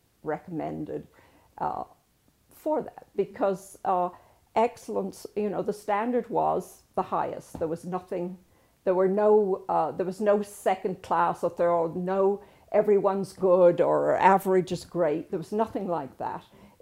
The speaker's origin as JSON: {"language": "English", "town": "Dublin", "region": "Leinster", "country": "Ireland", "tie": "born or raised there", "said": "But growing up in Dublin was probably very like growing up almost anywhere else. It's a small city, but very cosmopolitan."}